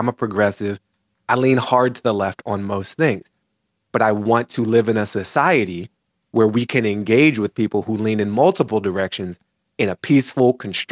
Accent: Washington, District of Columbia, United States; We grew up in Washington, D.C., and you know it's a lot of Black people who power this nation in a literal sense.

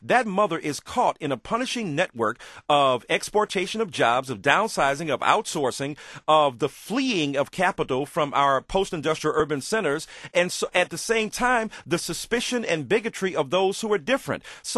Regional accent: Detroit, Michigan, United States; in the freedom of your home in Detroit, which is my hometown from where I hail

